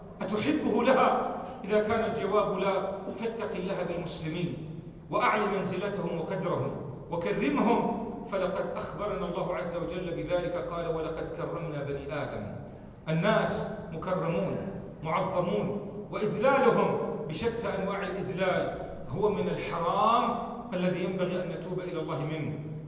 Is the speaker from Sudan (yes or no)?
no; Lebanon; نحن اليوم نشعر بالقهر في كل مناحي حياتنا، حتى في بلدنا لبنان